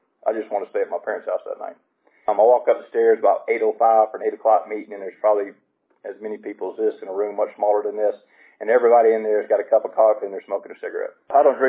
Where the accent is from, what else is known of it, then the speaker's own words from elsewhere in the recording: Decatur, Georgia, United States; also born or lived in Flowery Branch; I actually grew up, I'm from Flowery Branch. I live up at the lake now, but I grew up in Decatur.